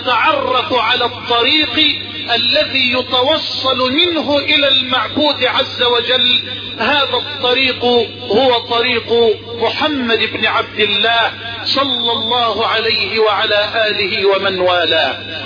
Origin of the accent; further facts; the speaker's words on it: Egypt; بلدنا مصر